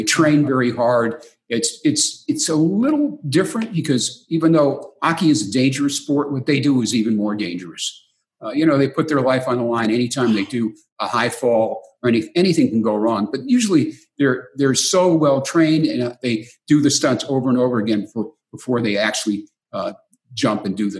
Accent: Detroit, Michigan, United States; So we were a lower middle class family growing up in Detroit, in the city.

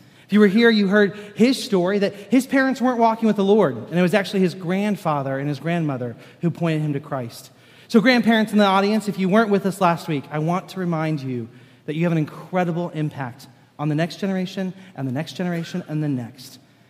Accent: Kenya; I grew up with him in Kenya.

